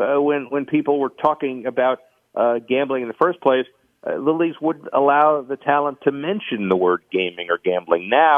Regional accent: Florida, United States; Listen, I grew up in Florida, and I was there when Ponce de Leon discovered our state.

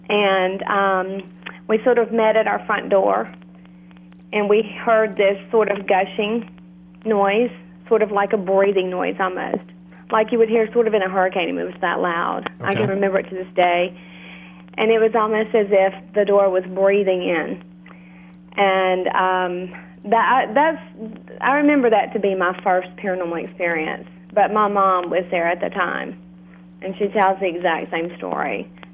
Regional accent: Alabama, United States; I grew up in Alabama, in a very small town in Alabama

